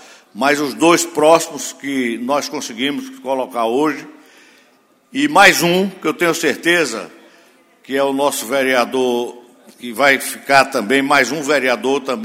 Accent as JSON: {"language": "Portuguese", "town": "Garanhuns", "region": "Pernambuco", "country": "Brazil", "tie": "born or raised there", "said": "dois vereadores da minha terra, dois vereadores de Garanhuns"}